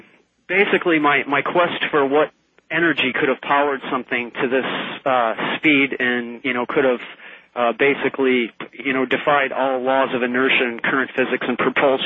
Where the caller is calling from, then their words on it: Rockton, Illinois, United States; I'm calling from Rockton, Illinois.